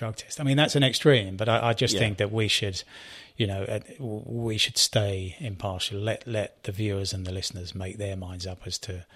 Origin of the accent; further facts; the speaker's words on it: United Kingdom; I'm not one for we, even though I'm British.